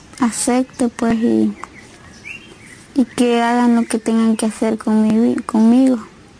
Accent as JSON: {"language": "Spanish", "region": "Usulután", "country": "El Salvador", "said": "tengo 22 años y soy de Usulután."}